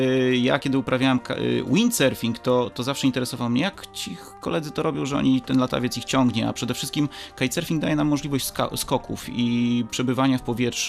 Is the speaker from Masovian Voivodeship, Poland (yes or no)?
no; Lublin, Lublin Voivodeship, Poland; now in Gdynia, Poland; Nie pochodzę z Gdyni, tak jak wspomniałem, pochodzę z Lublina. Mieszkam w Gdyni dopiero od 7 lat